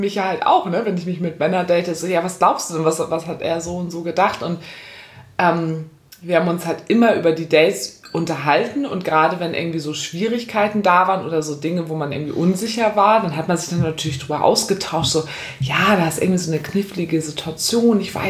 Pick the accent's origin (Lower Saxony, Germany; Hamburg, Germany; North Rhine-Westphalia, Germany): Hamburg, Germany; wir kommen ja aus Hamburg